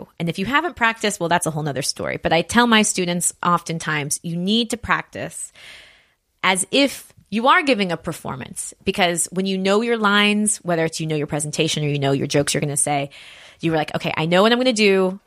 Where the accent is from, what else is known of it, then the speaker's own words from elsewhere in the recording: United States; I talk about my accent, how I speak French, that I'm American, blah, blah, blah.